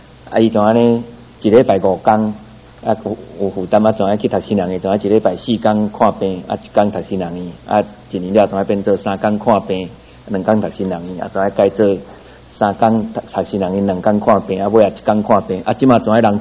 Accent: Taiwan; 我台湾人

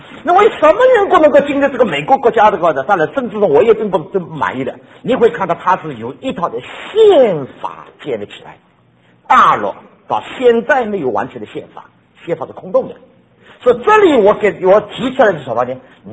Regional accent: Taiwan; 我们从台湾来的哈，

